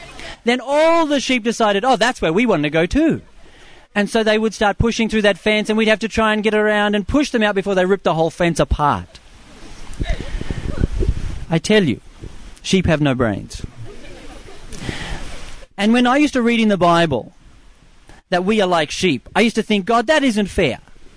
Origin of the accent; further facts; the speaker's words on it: Australia; growing up in Australia, we had sheep stations, so we had always had thousands of sheep.